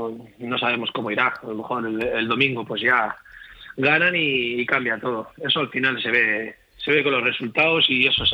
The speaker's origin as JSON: {"language": "Spanish", "region": "Asturias", "country": "Spain", "lives_now": "Murcia, Spain", "said": "yo al final ya sabéis que soy un asturiano, pero que está afincado aquí en Murcia"}